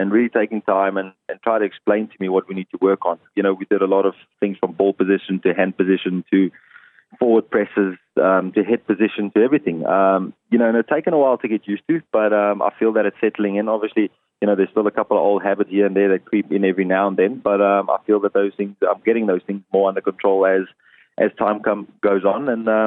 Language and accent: English; South Africa; You know, as a South African, this is one of our flagship events and the one that you really want to win. And it's just amazing to win it in South Africa, win in front of home fans